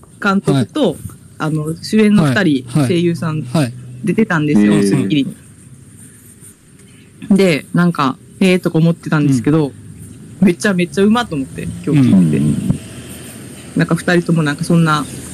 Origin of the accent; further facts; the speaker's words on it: Kochi, Japan; 私高知出身なんで南海トラフとかちょっとビビってるんで